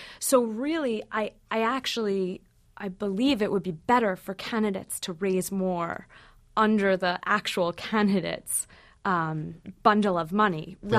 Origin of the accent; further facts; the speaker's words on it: Dix Hills, New York, United States; But no, I am from Long Island and came home for the summer and started volunteering on Hillary's campaign